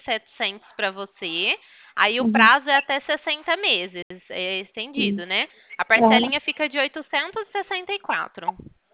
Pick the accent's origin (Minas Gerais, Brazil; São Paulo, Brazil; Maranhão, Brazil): São Paulo, Brazil; Ribeirão Preto; eu sou aqui do estado de São Paulo, tá? Ribeirão Preto. Então você vai ver quando eu te chamar aí, meu DDD é 16